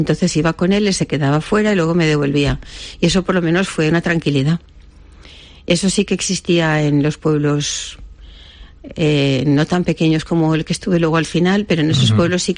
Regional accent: Valencia, Valencian Community, Spain; Yo he vivido siempre en Valencia, soy de Valencia.

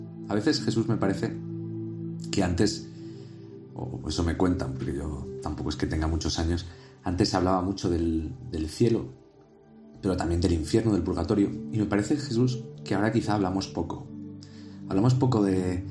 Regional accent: Spain; por lo menos en mi país, en España

